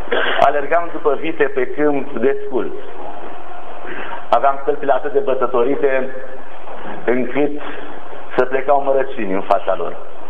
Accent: Dolj, Romania; now in Hunedoara, Romania; Eu sunt de la Unedoara. Dar nu m-am născut la Unedoara. M-am născut undeva în partea de sud a țării, în Oltenia, la vreo 17 km sud de Filiaș. Într-o familie de oameni săraci.

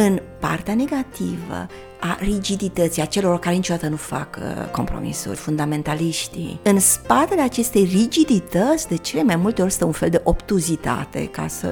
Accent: Transylvania, Romania; eu la origine sunt moață și sunt extrem de radicală

